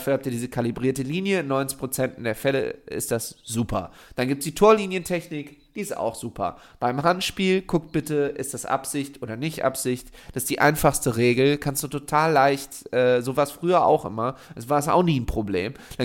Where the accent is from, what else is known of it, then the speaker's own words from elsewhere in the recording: Düsseldorf, North Rhine-Westphalia, Germany; ist auch geil, dass ich als Düsseldorfer im Kabarett Kö auftrete.